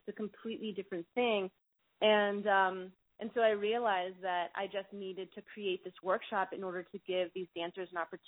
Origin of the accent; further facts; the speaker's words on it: Miami, Florida, United States; We grew up in the Magnet, you know, theater programs that existed in Miami at the time.